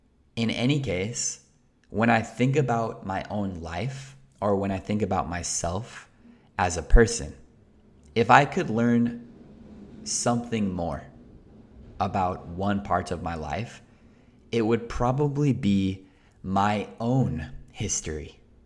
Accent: Colorado, United States; When you're born and raised in Colorado, you cannot say the same. I don't know where my great-great-grandparents were born.

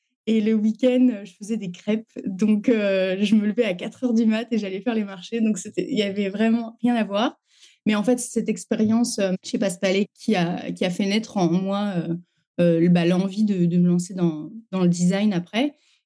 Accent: Normandy, France; Je viens d'avoir 29 ans. Je suis née en Normandie où j'ai vécu un petit moment.

